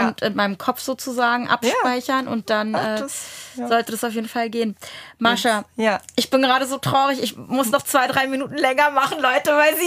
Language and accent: German; Germany; born there; ich bin in Deutschland geboren. Meine Mama kommt aus Lettland, mein Papa kommt aus Russland. So, ich war noch nie weder da noch da.